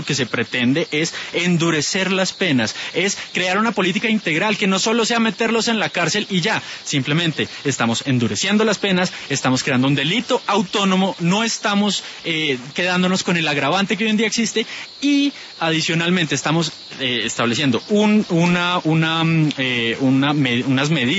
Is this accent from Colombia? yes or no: yes; Colombia; nos duele a todos como colombianos.